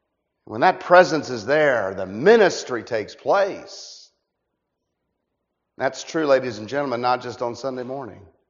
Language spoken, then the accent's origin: English; Orlando, Florida, United States; also born or lived in Miami; You know, I'm from Orlando all my life. I was born in Miami, but raised in Orlando all the way through college.